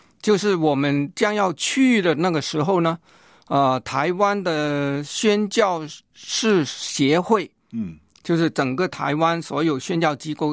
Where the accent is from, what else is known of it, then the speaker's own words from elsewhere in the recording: Guangdong, China; 因为我是广东人，我会讲广东话。我的太太是香港人。